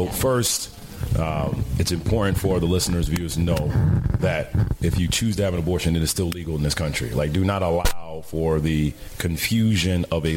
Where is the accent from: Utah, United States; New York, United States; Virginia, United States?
New York, United States; Bronx; Look, I'm a cat from the Bronx all day, every day, but I'm very passionate about politics.